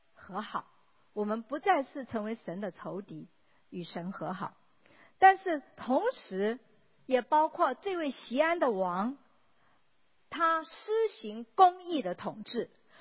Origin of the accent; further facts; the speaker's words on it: China; 我们中国人就是平安，我们的概念就是最好就是没有难处、没有不幸、没有灾害、没有挫折